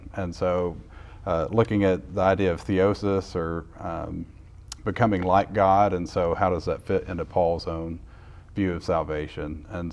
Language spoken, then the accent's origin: English; Arkansas, United States; also born or lived in Texas; now in Houston, United States; From Arkansas originally, but lived in and around Texas, so Midland, Dallas, Longview, Texas is where I went to high school.